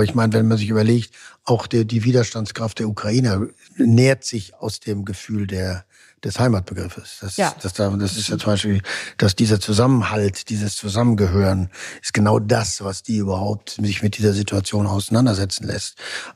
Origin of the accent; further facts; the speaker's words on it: North Rhine-Westphalia, Germany; ich komme aus dem Ruhrgebiet